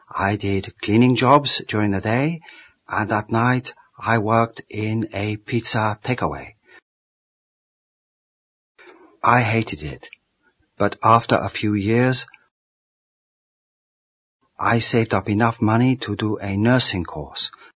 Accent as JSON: {"language": "English", "country": "Vietnam", "moved": "as an adult", "lives_now": "United Kingdom", "said": "I'm from Vietnam originally. I came over here about 25 years ago to escape the problems in my country. Back home in Vietnam, I was a doctor."}